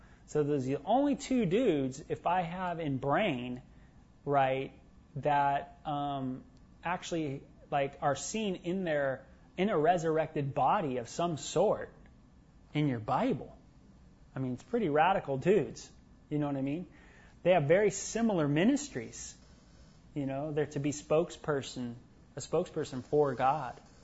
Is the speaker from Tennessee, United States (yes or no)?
no; North Hollywood, California, United States; one time when I was growing up in San Fernando Valley in North Hollywood